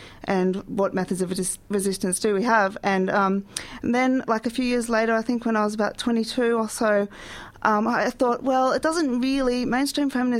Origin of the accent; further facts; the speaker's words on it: Lismore, New South Wales, Australia; now in Melbourne, Australia; I guess I grew up in Lismore, so I was there since I was 14.